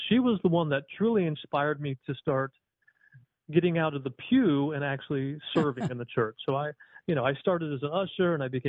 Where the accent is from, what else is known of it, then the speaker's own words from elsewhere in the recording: Dana Point, California, United States; You know, I'm a surfer boy. I grew up in Dana Point.